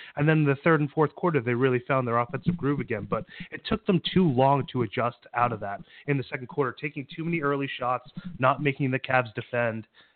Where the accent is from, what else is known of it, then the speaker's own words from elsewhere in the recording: Boston, Massachusetts, United States; I think as a Bostonian, that's what makes me so upset about LeBron James.